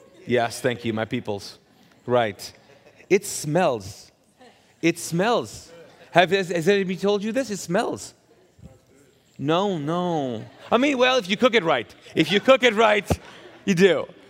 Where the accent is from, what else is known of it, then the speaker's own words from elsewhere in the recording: Kuwait; I'm from the Middle East, and so I grew up there, and so most of my teenage years were in Kuwait